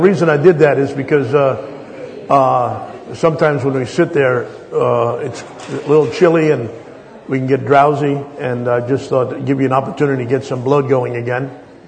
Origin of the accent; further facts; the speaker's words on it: New York City, New York, United States; I'm from New York City.